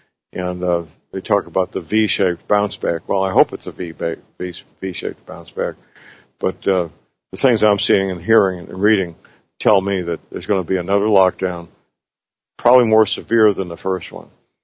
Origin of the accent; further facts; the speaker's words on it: St. Louis, Missouri, United States; In my hometown, St. Louis, one of these drive-through tents were set up on a parking lot of a hospital.